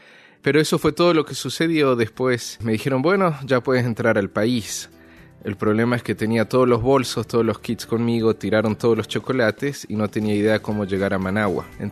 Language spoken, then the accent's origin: Spanish; Uruguay; also born or lived in Honduras; yo soy de Uruguay, pero vivía en Honduras por razones laborales